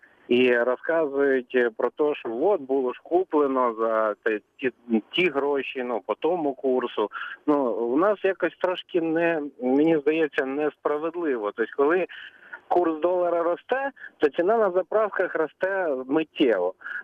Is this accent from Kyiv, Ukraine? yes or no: yes; Kyiv, Ukraine; я з Києва.